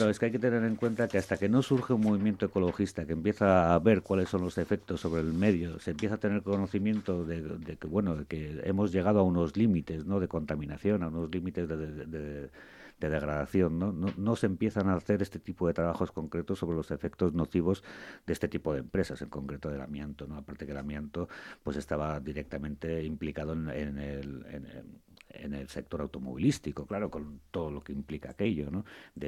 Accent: Basque Country, Spain; nosotros somos vascos y como buenos devotos de Mari

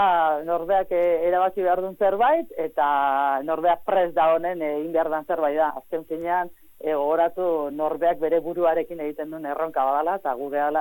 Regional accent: Basque Country, Spain; honi Gipuzkoarra naiz, egunero Iruña juteko

